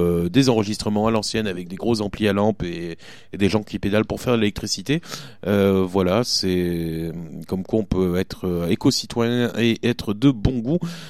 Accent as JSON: {"language": "French", "town": "Bordeaux", "region": "Nouvelle-Aquitaine", "country": "France", "said": "Même en tant que Bordelais, on est bien obligé de l'admettre."}